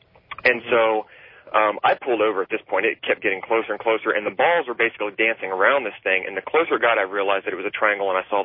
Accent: Ohio, United States; My dad was in the Air Force. I grew up around Wright Pat, around a lot of aircraft.

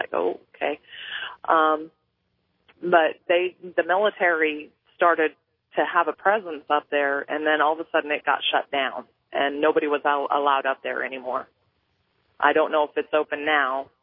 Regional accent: West Valley, Utah, United States; I grew up in West Valley, just east of where you're talking about, out there in Garrison.

